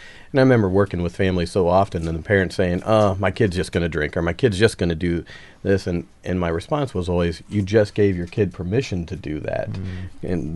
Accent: Illinois, United States; moved away; And I come from Illinois, a little south of Chicago

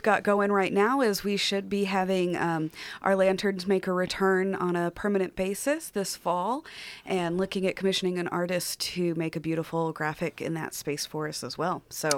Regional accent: Texas, United States; now in Astoria, United States; I'm originally from Texas. My professional background is in fundraising and community development. I've lived a handful of really great places on the West Coast while I was looking for Astoria.

